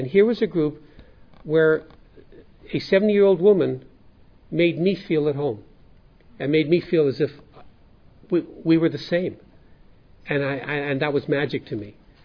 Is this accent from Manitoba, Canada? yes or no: yes; Winnipeg, Manitoba, Canada; we were in the airport in my hometown of Winnipeg, Canada.